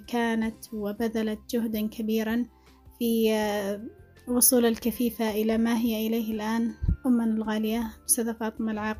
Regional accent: Dhamar, Yemen; born there; now in Sanaa, Yemen; من مواليد محافظة ذمار، حاليا أسكن في محافظة صنعاء، كفيفة منذ الولادة

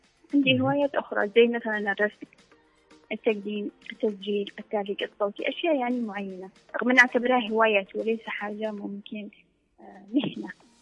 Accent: Yemen; احنا بالنسبة لنا كيمنية وكاتبة كيمنية يعني من قلب المعاناة بنكتب،

